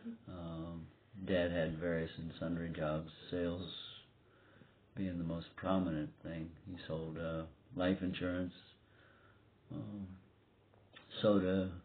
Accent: St. Louis, Missouri, United States; born there; I was born in St. Louis, Missouri

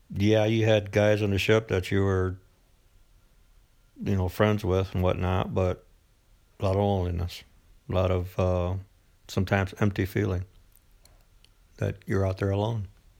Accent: Illinois, United States; So Steve had a lot in common because we're both from the Midwest. I was from Illinois, he was from Michigan, but still had a lot in common.

